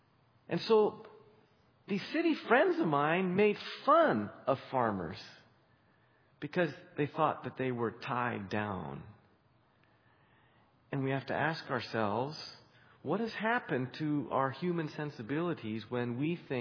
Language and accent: English; Western Canada, Canada; I grew up farming in Western Canada